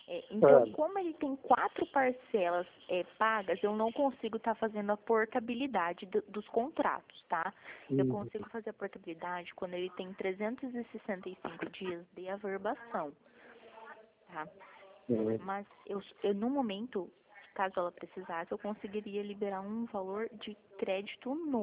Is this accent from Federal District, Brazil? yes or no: no; Foz do Iguaçu, Paraná, Brazil; eu também sou de fora, sou de Foz do Iguaçu, do Paraná.